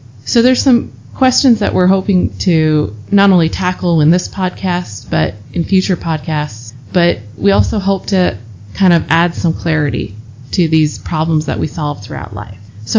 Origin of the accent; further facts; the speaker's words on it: Seattle, Washington, United States; also born or lived in France; A little bit of background. I grew up in Seattle, learned to speak French when I actually moved to France, and just recently made a transition back to the States.